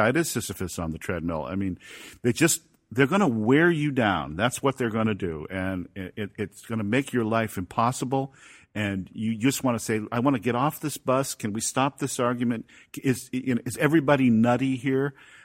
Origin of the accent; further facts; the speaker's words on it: Ireland; because I am Irish after all